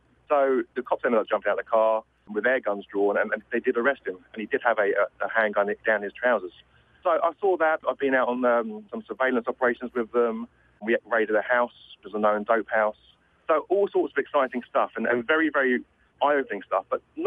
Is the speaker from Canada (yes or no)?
no; England, United Kingdom; now in United States; no, I'm English.